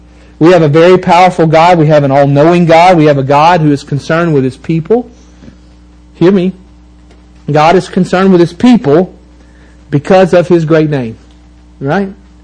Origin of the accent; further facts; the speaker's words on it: Mississippi, United States; Now, that's just a saying from where I'm from Mississippi.